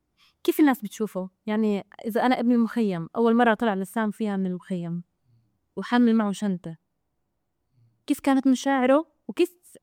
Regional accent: Palestine; مرات بنفكر كفلسطينية عندها مشوار يومي من رام الله لنابلس

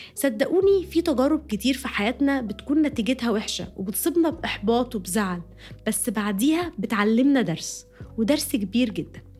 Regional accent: Egypt; أنا عايشة برا مصر وأنا مصرية طبعا زي ما أنتوا عارفين، وكنت عايشة برا مصر وكنت نازلة مصر أجازة هقعد 3 شهور.

